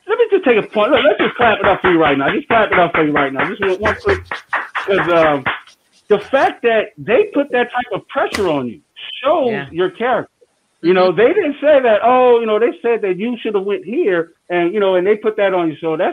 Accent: New Orleans, Louisiana, United States; You know, so one thing, like, you know, I'm from New Orleans. And one thing that's unique from New Orleans is, if you're from New Orleans, you won't be successful in New Orleans.

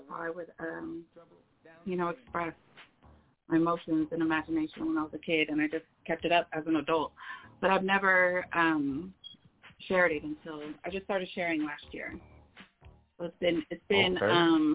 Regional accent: Sacramento, California, United States; I'm from Sacramento, California.

